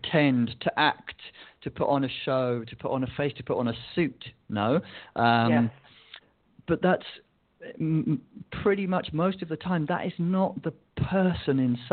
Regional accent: England, United Kingdom; I grew up in England, and English society is quite reserved

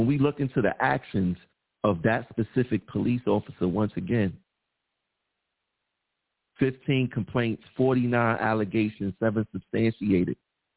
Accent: Brooklyn, New York, United States; I grew up in Bed-Stuy, so I'm familiar with that community a lot

